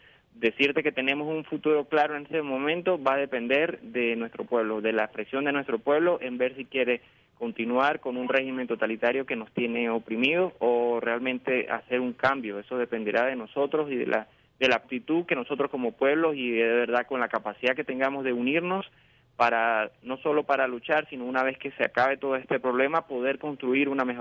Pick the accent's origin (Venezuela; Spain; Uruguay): Venezuela; Nosotros como venezolanos queremos una nación en paz